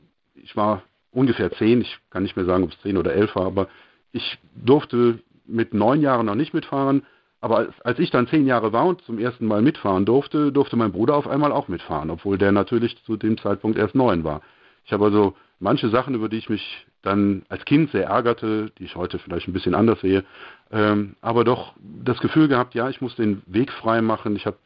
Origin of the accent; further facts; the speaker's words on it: Eilendorf, North Rhine-Westphalia, Germany; Ich bin Baujahr 1970 und bin getauft und aufgewachsen in Eilendorf. Eilendorf ist ein kleiner Vorort von Aachen.